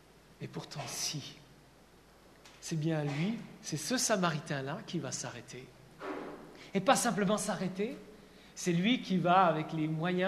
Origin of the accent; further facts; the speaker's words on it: Switzerland; Naturellement, moi, j'ai vécu en Suisse, j'ai grandi en Suisse.